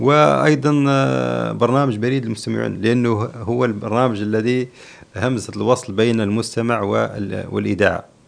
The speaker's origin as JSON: {"language": "Arabic", "country": "Algeria", "said": "أقترح أيضا أو أتمنى أن تكون تبادلات تجارية بين بلدي الجزائر وإندونيسيا"}